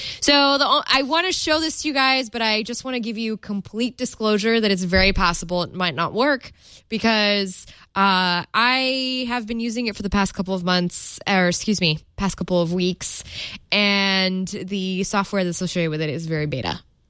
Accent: United States; This is in Fahrenheit, everyone, by the way, because I am American.

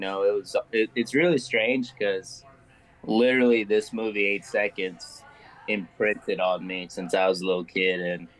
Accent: Seminole, Texas, United States; Yeah, so I'm from West Texas, Seminole, Texas

